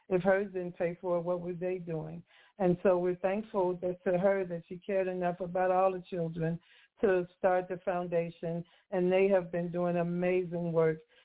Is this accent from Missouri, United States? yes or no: no; Chicago, Illinois, United States; I'm from Chicago. We used to steamrolling you, so you might have to show me to slow me down.